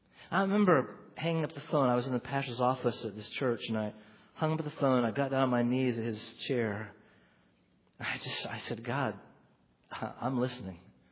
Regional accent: Oregon, United States; I grew up in Oregon.

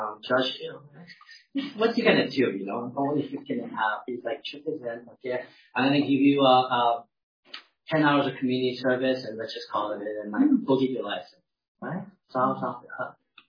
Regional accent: California, United States; I grew up in California, okay, so driving is a big deal.

